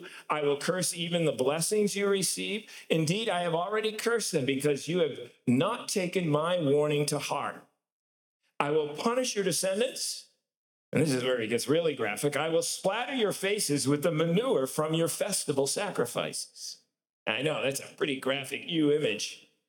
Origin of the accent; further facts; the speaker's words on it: Boston, Massachusetts, United States; Those of you who know me know I grew up in Boston.